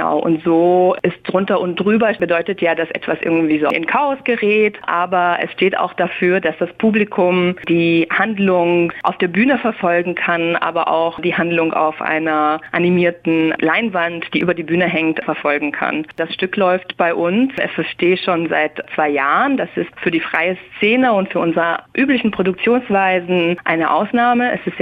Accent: Sibiu, Sibiu County, Romania; now in Düsseldorf, Germany; weil ich ja aus Sibiu komme. Das ist ja meine Heimatstadt. Mittlerweile lebe ich und arbeite ich in Deutschland, eben als Dramaturgin am Theater, am FFT in Düsseldorf.

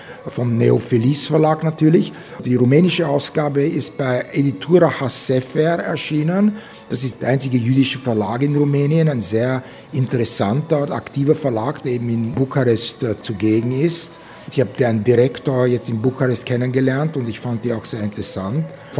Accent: United States; accent: Viennese; ich bin Amerikaner, aber nicht ganz Amerikaner. Ein Amerikaner, der Europäer ist und Europäer, der Amerikaner ist. Und einer, der perfekt Deutsch spricht, aber mit Wiener Akzent

